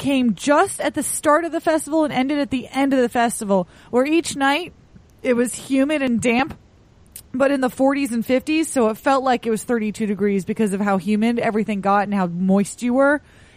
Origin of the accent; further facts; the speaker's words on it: Pittsburgh, Pennsylvania, United States; I grew up in Pittsburgh.